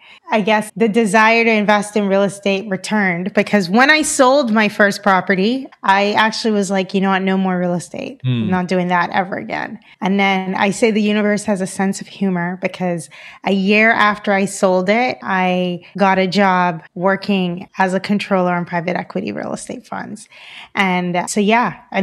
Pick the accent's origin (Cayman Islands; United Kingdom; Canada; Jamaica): Cayman Islands; moved away as an adult; also born or lived in Georgia, United States / Boston, United States; So I am originally from the Cayman Islands. So I started off growing up in the Cayman Islands. I went to college in the South.